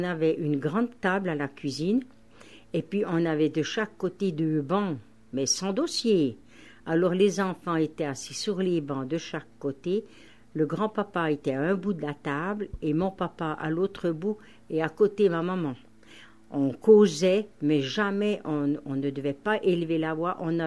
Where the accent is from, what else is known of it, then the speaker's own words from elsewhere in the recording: Rouge-Terre, Jura, Switzerland; mais j'étais une fille vermeille. Je suis née au Rouge-Terre le 1er mars 1926 et j'ai fait toutes mes écoles, les 7 années, premièrement, les 7 premières années à l'école au Rouge-Terre, puis la 8e année au pensionnat des Ursulines à Porrentruy.